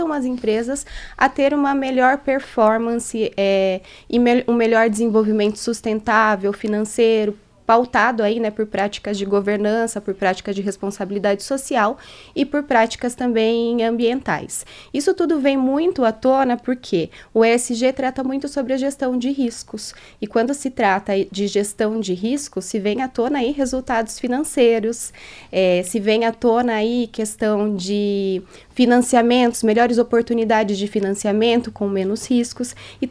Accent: São Paulo, Brazil; now in Cascavel, Brazil; Eu sou natural de São Paulo, moro aqui em Cascavel há 4 anos

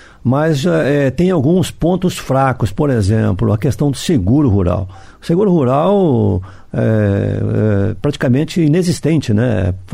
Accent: Assis, São Paulo, Brazil; born there; Eu sou nascido em Assis, interior de São Paulo, quase divisa com o Paraná, né?

